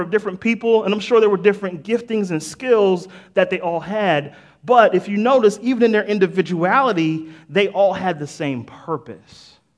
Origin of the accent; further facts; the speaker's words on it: Boston, Massachusetts, United States; There's some people at Murrah High School that y'all know that I'm from Boston.